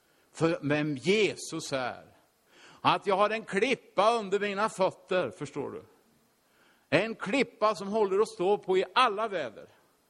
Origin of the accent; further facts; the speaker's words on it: Finspång, Östergötland, Sweden; Jag drömde att vi var hemma i Finspång. Jag kommer ifrån.